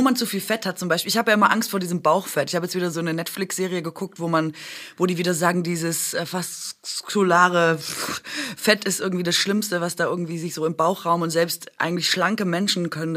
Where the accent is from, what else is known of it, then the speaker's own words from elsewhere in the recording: Baden-Württemberg, Germany; Ja, ich bin doch Schwäbin.